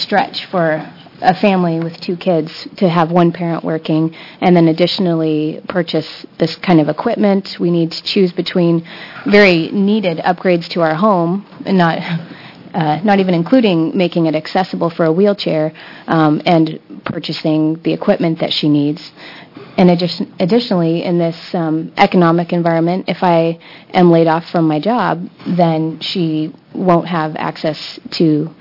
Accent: Portland, Oregon, United States; also born or lived in Alaska; I grew up in Portland, but we've been living in Alaska for about 11 years. After her diagnosis, we moved to Portland to be near my family.

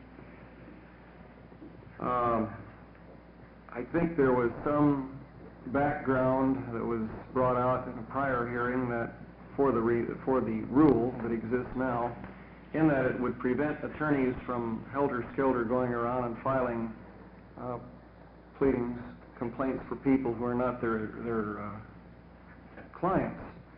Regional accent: The Dalles, Oregon, United States; I'm from the Dalles.

